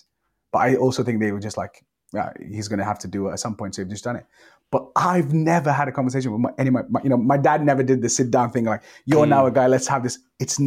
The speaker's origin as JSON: {"language": "English", "town": "Liverpool", "region": "North West England", "country": "United Kingdom", "tie": "born or raised there", "said": "Some of that has been massively shaped by growing up in Liverpool and like what I was exposed to, what I was around."}